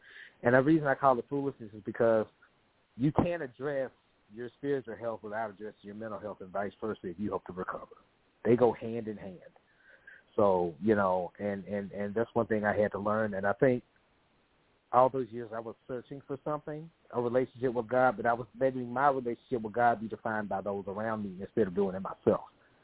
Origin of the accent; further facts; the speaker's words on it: Memphis, Tennessee, United States; now in Dallas, United States; Memphis, it's something negative. And, I still have a son that lives there, and I want to try to make my hometown the best it can be, especially in terms of dealing with mental health. And Dallas has been wonderful to me